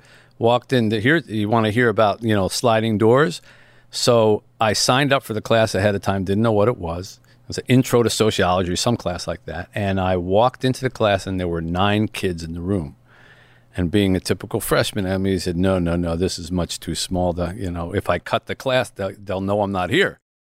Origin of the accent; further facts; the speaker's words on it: Philadelphia, Pennsylvania, United States; But Philly is my hometown, but that's not where I built my life.